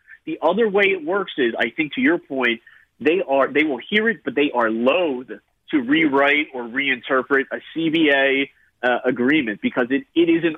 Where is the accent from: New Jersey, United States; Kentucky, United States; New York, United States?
New Jersey, United States; I grew up in South Jersey.